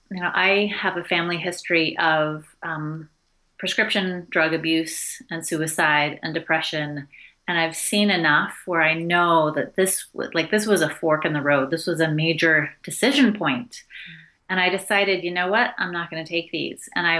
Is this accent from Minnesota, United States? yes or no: no; Portland, Oregon, United States; My parents were like back to the landers. They bought an old farm. I grew up outside of Portland, Oregon.